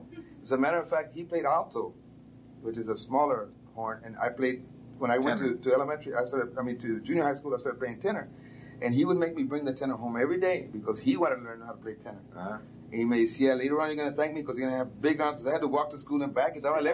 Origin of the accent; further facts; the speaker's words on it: San Antonio, Texas, United States; born there; Myself, I was born on April 9, 1947 in San Antonio.